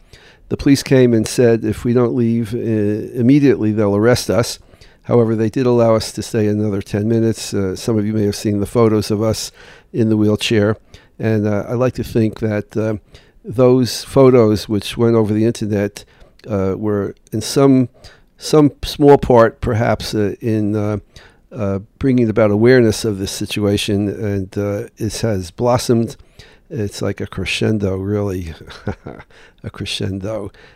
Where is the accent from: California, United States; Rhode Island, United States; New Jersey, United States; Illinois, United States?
New Jersey, United States; Newark; when I was a kid growing up in Newark